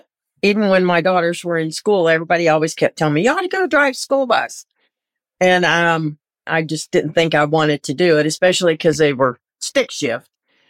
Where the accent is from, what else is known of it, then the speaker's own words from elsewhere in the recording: Oklahoma, United States; now in Pittsburgh, United States; I grew up in Oklahoma. So this part of the country, and I live in outside of Pittsburgh, I had never been further east than Arkansas.